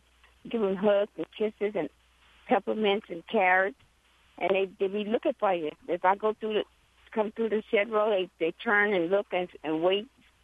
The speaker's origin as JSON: {"language": "English", "region": "Louisiana", "country": "United States", "said": "I'm from Louisiana, And I wanted to work for somebody that was nice to me."}